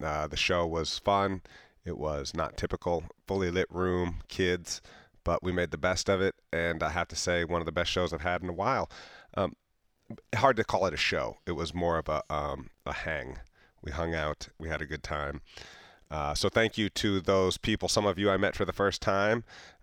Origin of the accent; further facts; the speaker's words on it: Yellow Springs, Ohio, United States; I am in the belly of the beast, Yellow Springs, my hometown, my stomping grounds of my youth and my adulthood.